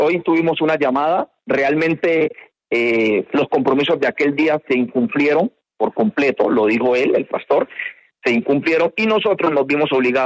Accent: Colombia; nosotros también somos colombianos

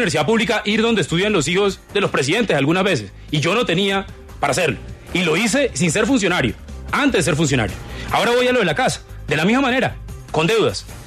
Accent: Valledupar, Cesar, Colombia; Nosotros los dos somos de Valledupar, nuestras familias son de Valledupar

